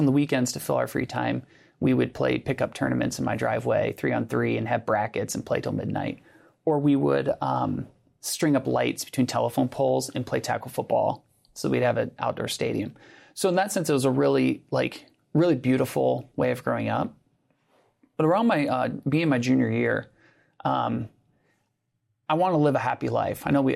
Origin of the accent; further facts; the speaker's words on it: Fremont, Ohio, United States; My journey begins, I'm from Northwest Ohio. Fremont, Ohio is where I was born. I was raised in a really good family.